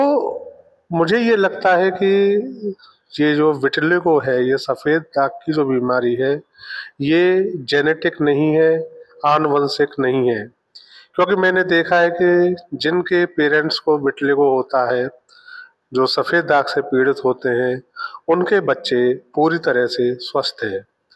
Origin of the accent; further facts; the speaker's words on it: Hathras, Uttar Pradesh, India; हाथरस से बिलोंग करता हूँ।